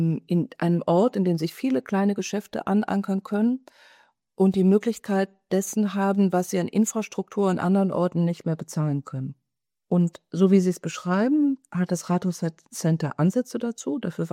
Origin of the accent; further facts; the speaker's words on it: West Germany, Germany; now in Leipzig, Germany; ich bin eine Westdeutsche, habe aber vorher schon in Ostdeutschland gearbeitet und gelebt.